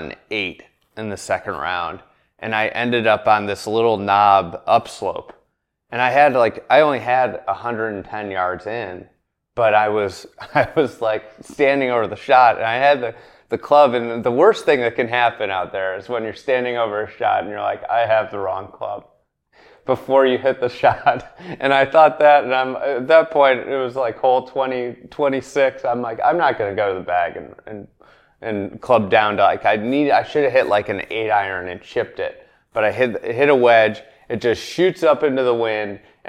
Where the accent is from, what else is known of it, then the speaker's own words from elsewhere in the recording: United States; The dunes, as an American who hasn't played golf in Ireland, the dunes are just like epic.